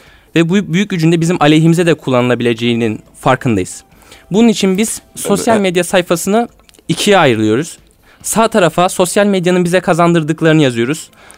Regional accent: Safranbolu, Karabük, Turkey; now in Istanbul, Turkey; Safranbolu'yum ben de.

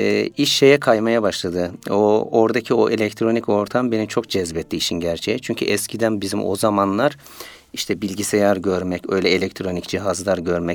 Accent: Istanbul, Turkey; also born or lived in Ereğli, Zonguldak; Ben Zonguldak Ereğli'de doğdum. 1975 tarihinde. İlkokuldan sonra, yani ortaokuldayken İstanbul'a, işte birinci sınıfa burada başladım. İstanbul'a geldik. İstanbul'da yaşamaya başladık.

